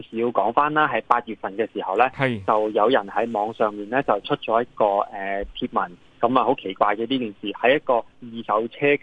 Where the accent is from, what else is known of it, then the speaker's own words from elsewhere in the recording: Macau; 我自己咧就係、是、澳門土生土長嘅，咁但係咧我近年都係喺香港工作嘅、